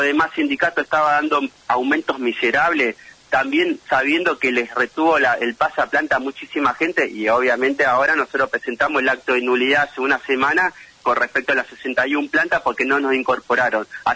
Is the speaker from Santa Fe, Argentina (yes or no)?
no; Tierra del Fuego, Argentina; yo soy fueguino. Nosotros somos fueguinos. Mis hermanos, mi familia, mi mamá, somos fueguinos.